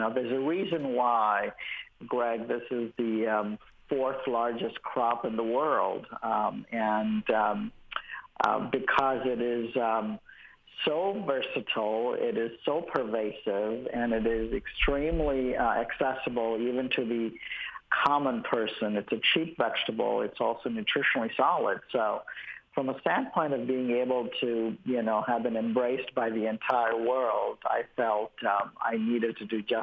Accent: Mumbai, Maharashtra, India; Yes, very much so. I would say ever since I was a child

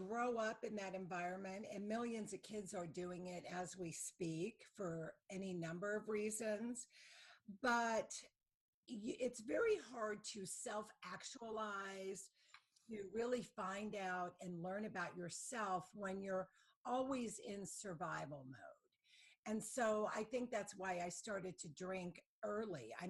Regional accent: Youngstown, Ohio, United States; when my father came down to confront him from where I grew up in Youngstown, and I was living in Columbus

